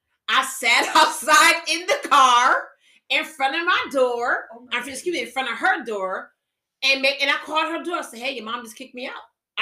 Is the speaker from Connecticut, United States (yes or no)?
yes; Connecticut, United States; And I said, oh, well, I'm from Connecticut. So we had that up north type of thing, you know, going on and stuff like that.